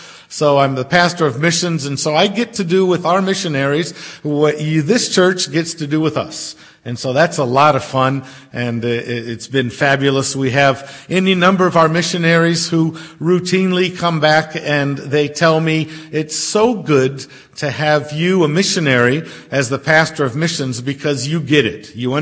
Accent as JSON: {"language": "English", "country": "Brazil", "tie": "born or raised there", "said": "So we're both really from Brazil in every sense of the word."}